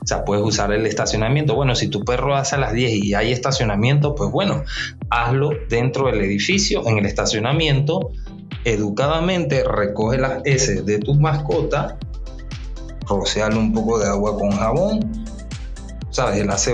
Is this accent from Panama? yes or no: yes; Panama; Que sabemos cómo somos los panameños